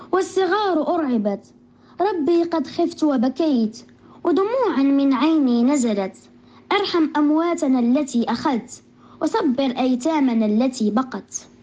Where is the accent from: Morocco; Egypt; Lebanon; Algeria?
Morocco; Fez, Fès-Meknès; عمري 11 سنة، بمدينة فاس. سألقي عليكم هذه القصيدة بسبب الفاجعة التي وقعت إلى بلدنا المغرب